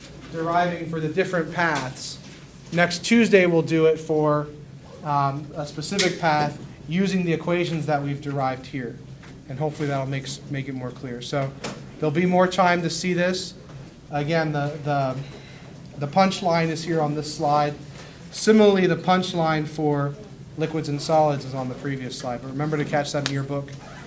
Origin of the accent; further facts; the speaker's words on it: Pennsylvania, United States; Pennsylvania.